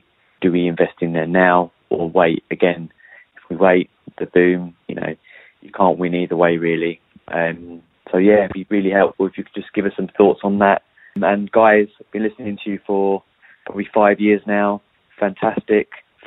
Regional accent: London, United Kingdom; I'm from London.

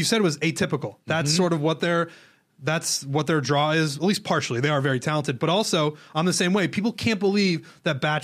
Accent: Iowa, United States; I'm from Iowa, and I was working

